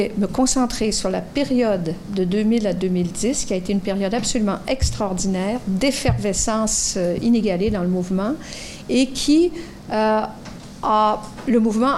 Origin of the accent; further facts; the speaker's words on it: Quebec, Canada; la Québécoise que je suis, en certaines circonstances, va répondre, bien sûr que je suis canadienne.